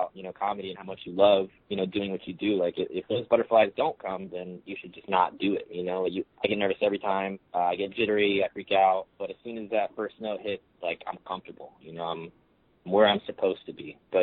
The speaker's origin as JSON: {"language": "English", "region": "Florida", "country": "United States", "said": "No, luckily, you know, we're all from South Florida. We all live relatively close to each other"}